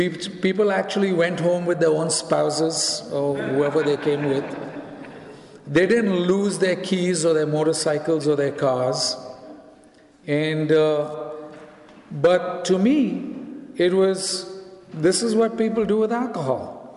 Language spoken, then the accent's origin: English; India; English is a second language; the flyer did say I'm from India, and I guess you figured out from my accent by now that I'm not from around here.